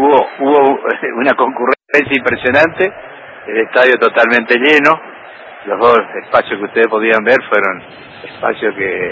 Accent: Argentina; now in Spain; yo ya dije que soy de Boca cuando estoy en Argentina, acá soy argentino

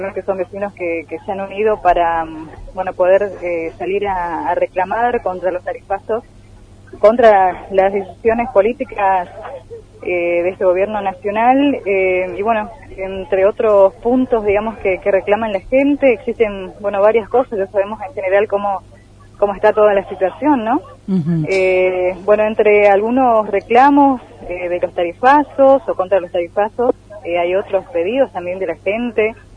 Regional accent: Puerto Libertad, Misiones, Argentina; estoy acá en realidad soy de Libertad

